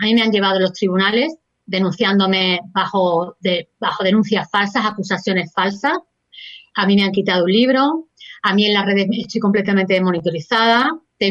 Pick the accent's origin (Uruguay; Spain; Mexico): Uruguay; Que afortunadamente lo recupera Uruguay y eso pues hizo que se publicase después en mi país, ¿no?